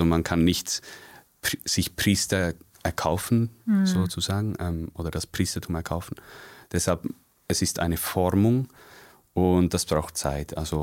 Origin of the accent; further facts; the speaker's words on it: Lucerne, Switzerland; Also ich komme ursprünglich aus Luzern.